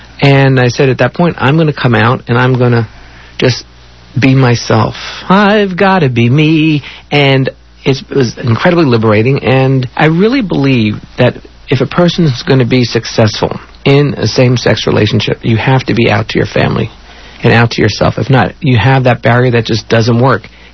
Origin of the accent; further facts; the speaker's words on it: North Miami Beach, Florida, United States; I grew up in North Miami Beach, Florida, native Miamian.